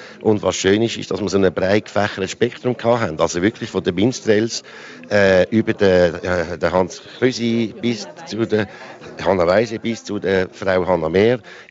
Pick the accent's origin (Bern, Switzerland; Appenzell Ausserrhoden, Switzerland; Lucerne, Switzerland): Appenzell Ausserrhoden, Switzerland; Trogen; also born or lived in another canton; die sprachbildende oder die dialektbildende Zeit, die habe ich nicht im Ausland, aber in einem anderen Kanton verbracht, aber die ersten 12 Lebensjahre habe ich in Trogen verbracht.